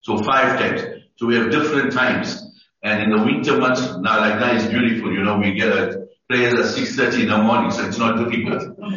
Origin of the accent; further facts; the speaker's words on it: South Africa; I'm from South Africa, originally born in South Africa, grew up in apartheid South Africa.